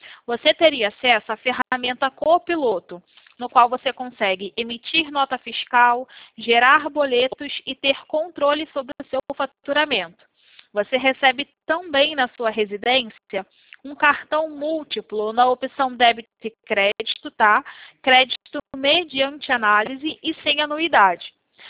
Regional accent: Rio de Janeiro, Brazil; eu sou do centro do Rio de Janeiro.

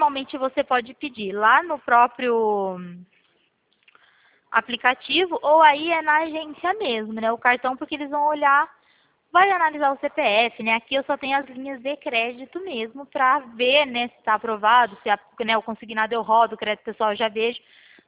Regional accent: Pirassununga, São Paulo, Brazil; Eu sou de Pirassununga, interior de São Paulo.

